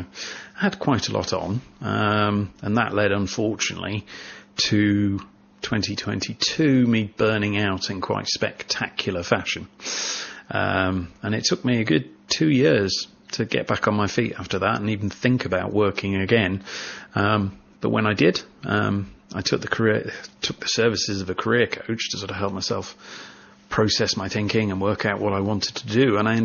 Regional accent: North West England, United Kingdom; also born or lived in Midlands / London / Hong Kong; I'm a country bumpkin at heart. I was born and raised in the Lake District.

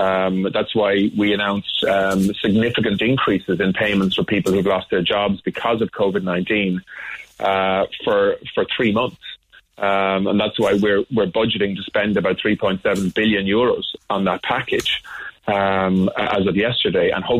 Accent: Ireland; And we need to do all of the things that we can do as Irish people and as Irish society, in our families, in our communities

